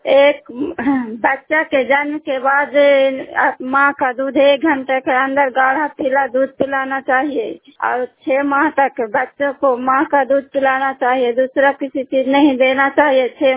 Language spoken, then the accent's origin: Hindi; Hilsa, Bihar, India; मैं कावा पंचायत हिलसा प्रखंड के रहने वाली हूँ, बड़ी घोसी भटवीघा गांव में नौ समूह को देख रेख करती हूँ